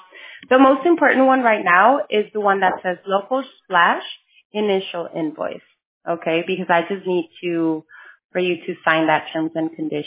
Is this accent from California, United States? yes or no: yes; San Diego, California, United States; I am from San Diego.